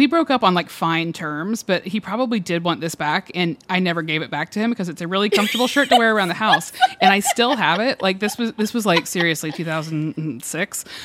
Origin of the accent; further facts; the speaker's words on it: Georgia, United States; I mean, I'm from Georgia.